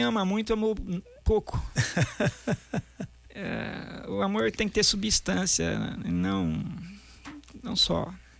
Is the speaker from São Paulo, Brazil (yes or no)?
yes; São Carlos, São Paulo, Brazil; Sempre nasci aqui e passei minha infância ali na Vila Prado, na rua Domingos Marino, esquina com a Quintino Bocaiúva.